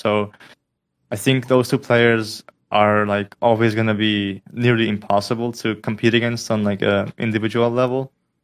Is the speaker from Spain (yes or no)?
no; Estonia; first language Estonian; English is a second language; I've basically never played in a team where I would speak Estonian, my mother language.